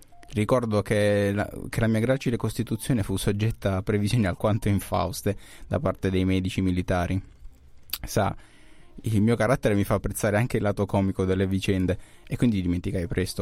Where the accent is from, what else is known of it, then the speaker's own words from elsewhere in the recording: Rome, Lazio, Italy; Sono nato a Roma il 14 gennaio 1919.